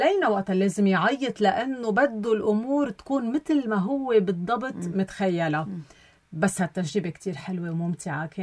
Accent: Koura, North Governorate, Lebanon; هن أصلا من ضيعتنا بالكورة، نقلوا نفوسهم على المينا طرابلس

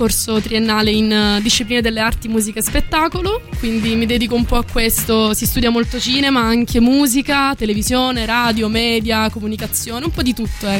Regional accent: Apulia, Italy; now in Rome, Italy; perché vengo dal Salento appunto

